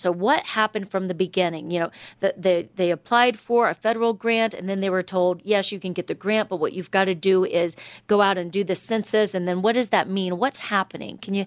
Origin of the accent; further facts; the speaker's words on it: Florida, United States; I'm from Florida, of course.